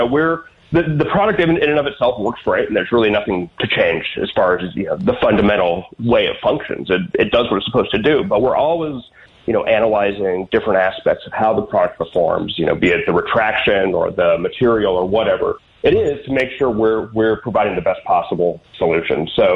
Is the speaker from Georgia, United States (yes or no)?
no; Chicago, Illinois, United States; I'm from Chicago too, so I know, I understand.